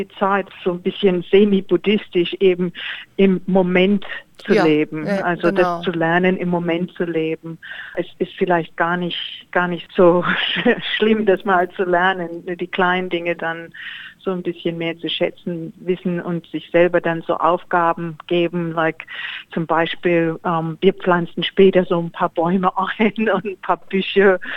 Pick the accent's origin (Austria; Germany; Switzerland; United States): Germany; moved away; wo ich nicht nach Deutschland, wo ich aufgewachsen bin, gehen kann.